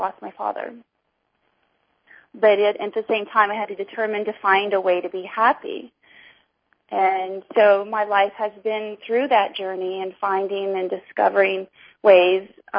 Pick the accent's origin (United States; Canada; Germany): United States; Indiana; So I grew up in Indiana, and, you know, we went to church Sunday morning, Sunday night, Wednesday night.